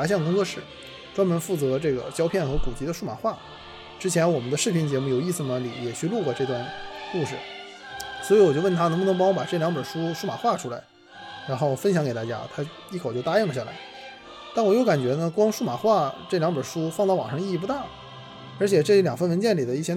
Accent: Northeast China, China; 那所以我作为一个东北人

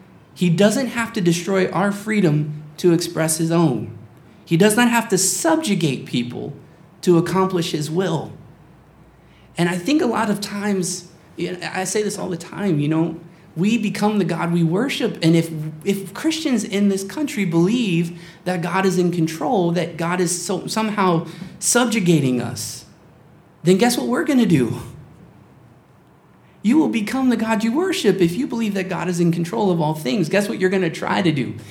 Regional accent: United States; you and I, we grew up in America, in the United States, during a time where it's very common to hear people say that.

